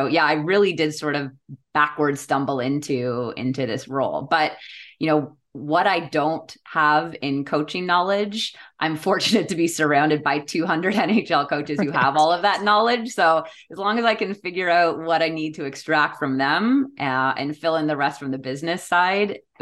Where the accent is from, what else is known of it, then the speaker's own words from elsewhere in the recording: Toronto, Ontario, Canada; I feel like a bad Canadian, but it wasn't coursing through my blood. You know, I grew up in Toronto.